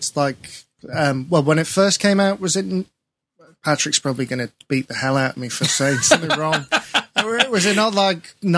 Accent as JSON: {"language": "English", "region": "Yorkshire and the Humber", "country": "United Kingdom", "said": "it's maybe because I'm a Yorkshireman"}